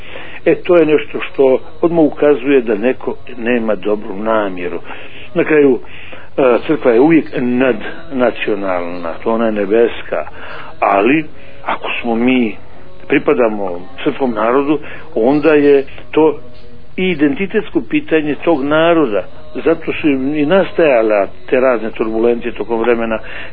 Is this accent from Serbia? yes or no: no; Montenegro; ja sam Crnogorac